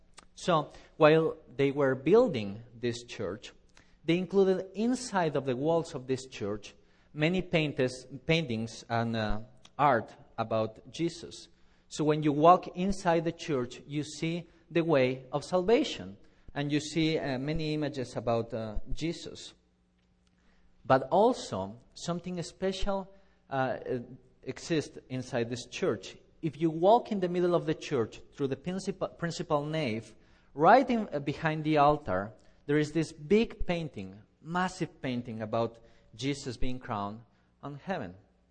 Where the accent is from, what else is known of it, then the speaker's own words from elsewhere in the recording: Quito, Pichincha, Ecuador; Dear congregation of the Lord, in my hometown, Quito, there is this big old Roman Catholic church building that is very important